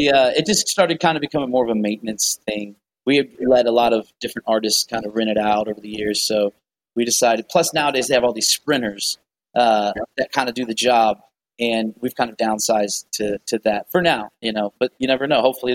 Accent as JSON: {"language": "English", "town": "Charleston", "region": "West Virginia", "country": "United States", "tie": "born or raised there", "said": "the only other time I've ever performed in my hometown, essentially where I was born there in Charleston, was then at Sissonville Middle School"}